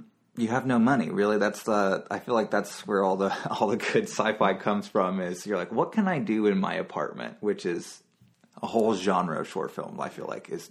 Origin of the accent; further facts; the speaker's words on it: Houston, Texas, United States; Yeah, Houston.